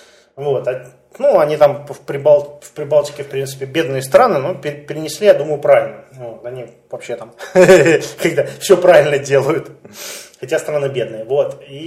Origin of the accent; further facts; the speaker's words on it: Moscow, Russia; born there; Вот, я родился в Москве